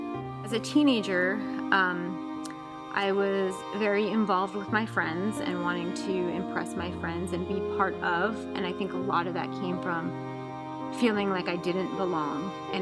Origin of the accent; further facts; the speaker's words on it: New York, United States; I was born in New York to a Jewish family who practiced their religion when it was convenient for them. And I grew up asking questions about God a lot